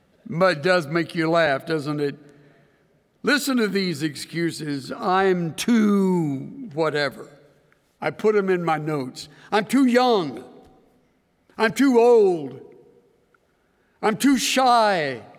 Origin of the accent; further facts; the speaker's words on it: El Campo, Texas, United States; And me, I was from the Great White Way of El Campo. It's a dump.